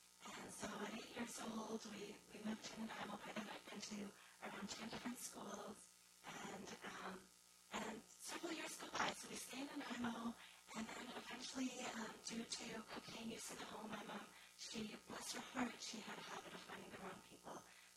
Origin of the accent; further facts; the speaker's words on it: Japan; now in Canada; I was born in Japan and came to Canada at a young age.